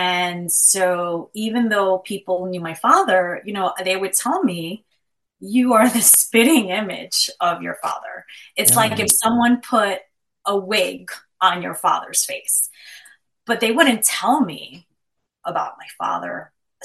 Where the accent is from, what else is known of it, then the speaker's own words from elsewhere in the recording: New York, United States; I grew up in East Harlem, and my mother had moved from Puerto Rico to East Harlem, back in the 60s, and she was the first person in her family to do so.